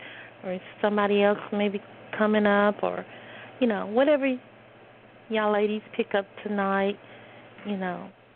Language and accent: English; North Carolina, United States; I'm from North Carolina.